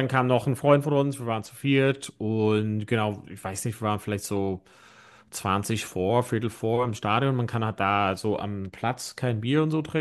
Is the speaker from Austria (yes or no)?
no; County Donegal, Ireland; also Hurling gibt es nicht so wirklich in Donegal, wo ich herkomme